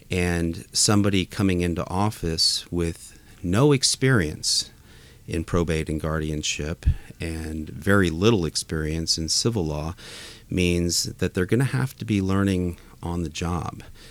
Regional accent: Seguin, Texas, United States; Growing up in Seguin and then right up the road on 123, we had a family farm and ranch. I come from here. I am from here.

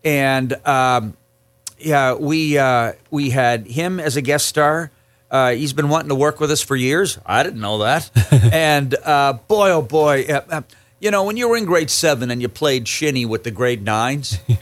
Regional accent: Canada; And as a Canadian comedian, you have to give an audience an honest bang for their buck

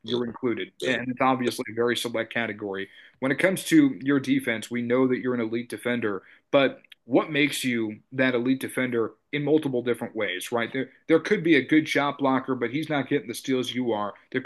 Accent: New Jersey, United States; I'll tell you this, originally I'm from New Jersey, and so I'm a big Nets fan.

